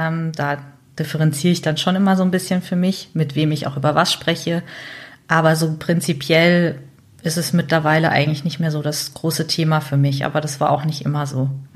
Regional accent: Hamburg, Germany; Ich bin 31 Jahre alt, komme, wie gesagt, aus Hamburg

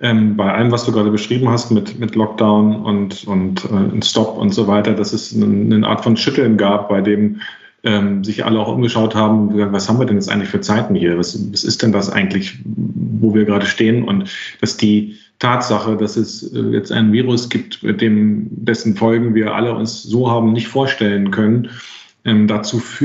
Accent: Berlin, Germany; born there; Ich bin immer noch in Berlin geboren.

